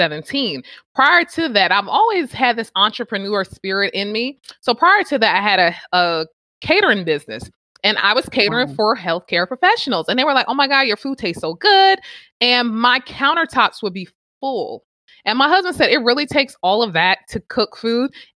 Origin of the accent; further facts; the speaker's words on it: New Jersey, United States; I am from Jersey and it encompasses me.